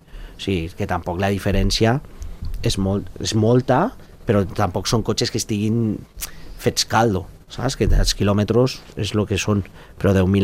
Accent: Andorra; som d'Andorra, és que ho fem aquí

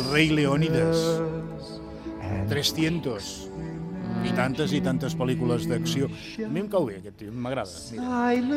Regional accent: Cornellà de Llobregat, Catalonia, Spain; Que a més, home, són compatriotes meus, tu, que són de Cornellà, del meu poble.

